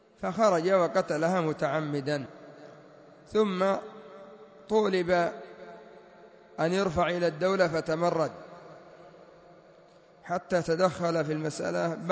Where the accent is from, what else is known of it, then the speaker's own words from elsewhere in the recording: Yemen; وعندنا في اليمن بلية عظيمة، وهي ما يسمى بالهجر